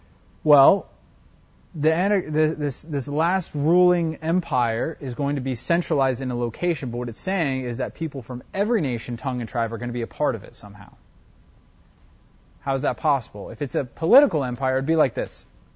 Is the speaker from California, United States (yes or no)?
no; Tucson, Arizona, United States; when you're growing up in Tucson and stuff, you know about, I went to CDO